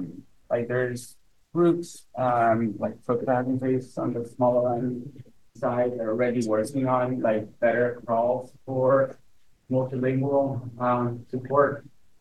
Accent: Italy; English is a second language; I'm originally from Italy.

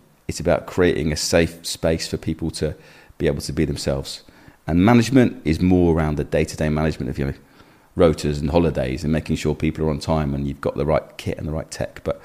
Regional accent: London, United Kingdom; My family still live in that same home I grew up in North London, Kensal Rise.

